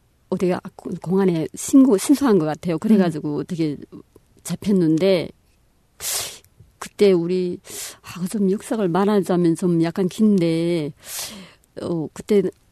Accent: North Korea; moved away; 정말 그 불쌍한 우리 북한 사람들 무슨 죄가 있어요.

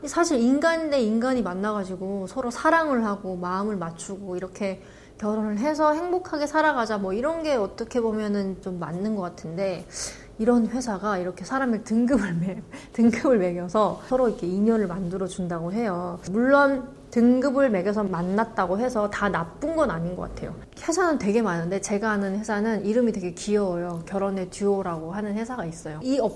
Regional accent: Chongjin, North Hamgyong, North Korea; now in South Korea; 저는 2008년에 탈북해서 왔고요. 바다가 아름다운 청진이 고향입니다.

